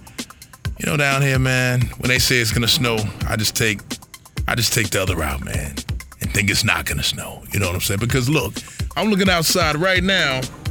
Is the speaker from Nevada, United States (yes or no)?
no; Charlotte, North Carolina, United States; I'm from Charlotte, man, so every time, you know, they say snow, you know, everybody always just, it just turns upside down, man.